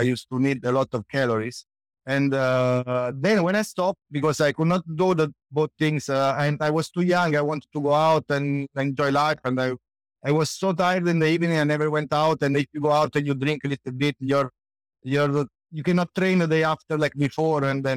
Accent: Naples, Campania, Italy; English is a second language; moved away as an adult; now in Netherlands; So I'm Italian from Napoli. I'm 44 years old. I live here in the Netherlands.

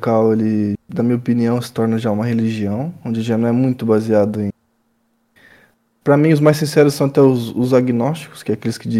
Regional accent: Ribeirão Preto, São Paulo, Brazil; born there; Nasci no interior de São Paulo, para quem conhece o Brasil, Ribeirão Preto. O Brasil é continental, tô a 4 horas da capital do estado, que é São Paulo.

